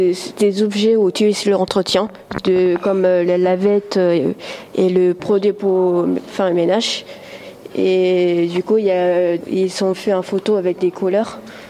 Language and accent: French; Poitiers, Nouvelle-Aquitaine, France; Je viens du Poitiers.